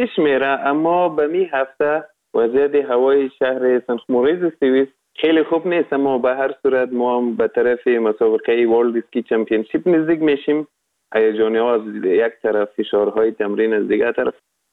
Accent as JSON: {"language": "Persian", "country": "Afghanistan", "said": "دو نفر از افغانستان هستیم"}